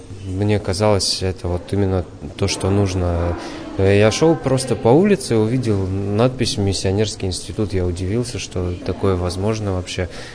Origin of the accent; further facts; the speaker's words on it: Moscow Oblast, Russia; now in Yekaterinburg, Russia; Я приехал из Московской области, поступил в Миссионерский институт в 2016 году